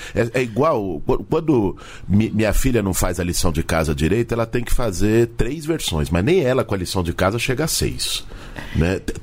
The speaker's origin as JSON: {"language": "Portuguese", "region": "São Paulo", "country": "Brazil", "said": "Eu sou de São Paulo, mas no Rio Grande do Sul eu sei que não é diferente."}